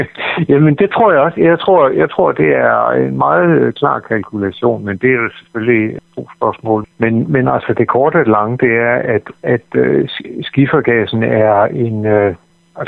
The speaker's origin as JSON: {"language": "Danish", "region": "North Denmark Region", "country": "Denmark", "lives_now": "Hundested, Denmark", "said": "Og nu er jeg selv fra Vendsyssel oprindelig, men bor i dag i Hundested"}